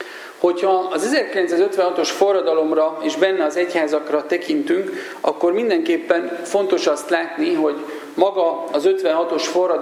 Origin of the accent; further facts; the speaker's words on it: Körmend, Vas, Hungary; born there; én egy vasmegyei kisvárosban, Körmenden születtem